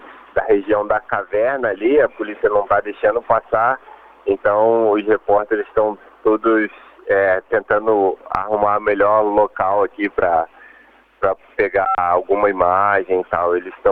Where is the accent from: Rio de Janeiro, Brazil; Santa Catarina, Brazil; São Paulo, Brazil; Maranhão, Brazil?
Rio de Janeiro, Brazil; Petrópolis; moved away as an adult; now in Thailand; Então, eu sou de Petrópolis, no estado do Rio.